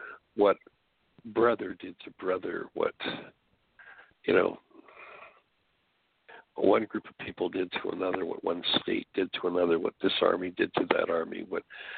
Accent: Canada; now in United States; being born and raised in Canada and moving here to the States

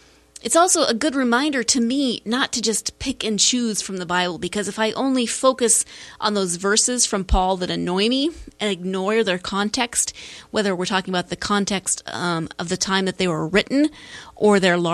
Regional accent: Montana, United States; also born or lived in California / Pennsylvania / Texas; I grew up in Montana. I am the youngest of three children, and I moved to California for seminary, back to Montana for my first call in a church in Missoula, Montana, and then back to California for my second call.

